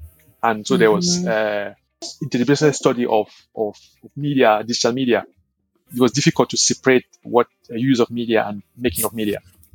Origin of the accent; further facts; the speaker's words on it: Anglophone Cameroon, Cameroon; born there; I was born in Cameroon, in the English-speaking part of Cameroon. I was a former British protectorate.